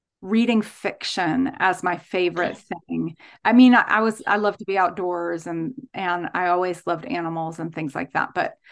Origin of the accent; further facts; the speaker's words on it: the Dakotas, United States; born there; also born or lived in Dallas; So, I was born in the Dakotas, and before I turned a year old, my daddy enrolled at Dallas Theological Seminary, our alma mater.